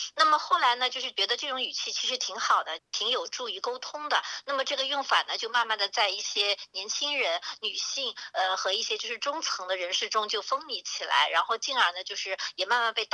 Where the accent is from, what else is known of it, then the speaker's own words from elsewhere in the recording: Australia; 因为你看我们澳大利亚的版图，就是从东到西，要这样横跨就是将近4000公里，但是我们的这个口音，地域之间的口音的差异其实是不大的。